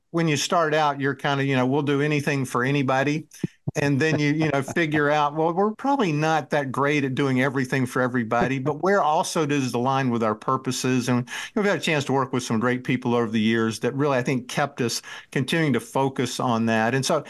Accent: North Carolina, United States; Growing up in North Carolina, my dad was a UNC alumni, so I was a fan of theirs

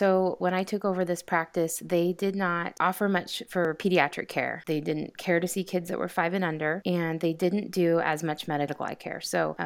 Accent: Redmond, Oregon, United States; Well, I grew up in Redmond, Oregon, and my practice is just 30 minutes north of here in a little town called Madras.

